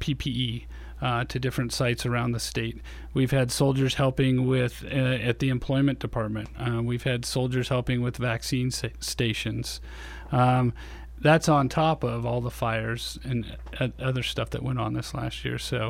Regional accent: Oregon, United States; So I was only away from Oregon for about 12 months. No. My first deployment overseas to Iraq, I was out of Oregon for 18 months.

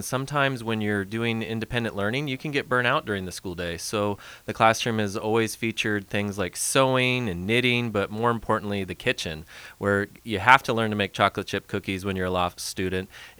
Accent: Arizona, United States; I'm from Arizona, and leading a trail crew along the North Umpqua, that Blue River, just made me fall in love with this community.

